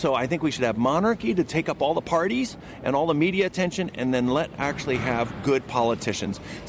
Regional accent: United States; I'm from the United States, and I'm really sad that they're leaving the royal family.

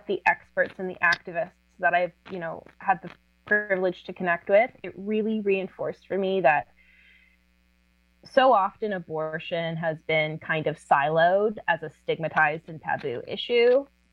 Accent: West Coast, Canada; because I had, I think, taken reproductive rights for granted growing up in Canada, growing up on the West Coast, having a very feminist mother, running in very progressive circles.

